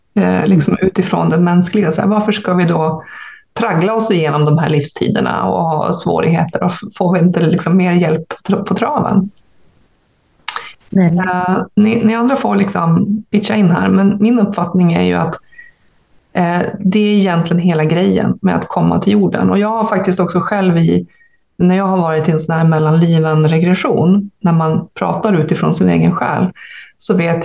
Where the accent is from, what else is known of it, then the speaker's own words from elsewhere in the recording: Sweden; ibland kan jag som svensk känna mig lite så här